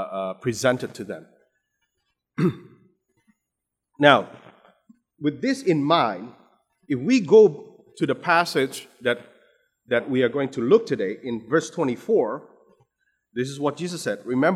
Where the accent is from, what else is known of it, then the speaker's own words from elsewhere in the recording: Indonesia; English is a second language; English may not be my mother tongue. I came from Indonesia, right?